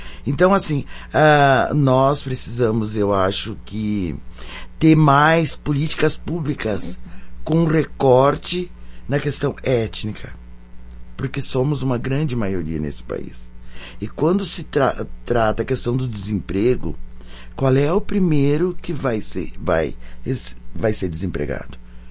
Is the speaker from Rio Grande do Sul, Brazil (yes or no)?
yes; Caxias do Sul, Rio Grande do Sul, Brazil; born there; Mas eu nasci em Caxias e faço parte dessa cultura de Caxias italiana, que foi onde eu aprendi a fazer muita coisa. Então eu tenho um resgate meu da minha negritude na feijoada, no vatapá, nessas coisas.